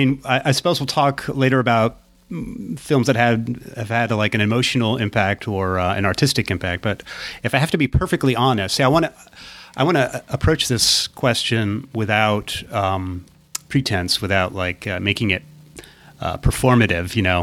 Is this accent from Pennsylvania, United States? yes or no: no; Amherst, Massachusetts, United States; I grew up in Amherst, Mass., which is a small college town in Western Massachusetts